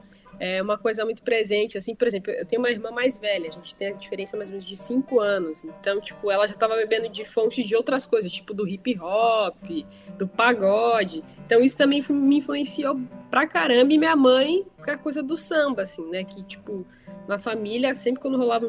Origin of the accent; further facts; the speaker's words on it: Cerquilho, São Paulo, Brazil; Eu sou natural de Cerquilho, é uma cidadezinha do interior de São Paulo, fica mais ou menos umas 2 horas de São Paulo.